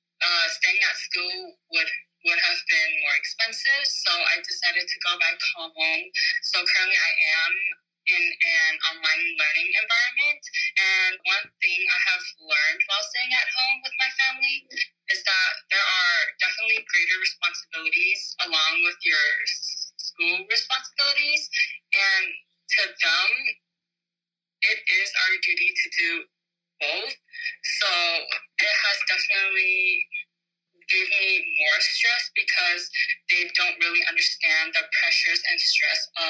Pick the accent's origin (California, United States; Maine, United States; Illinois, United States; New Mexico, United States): California, United States; Oakland; So I grew up in Oakland, Chinatown all my life and surrounded myself with Chinese culture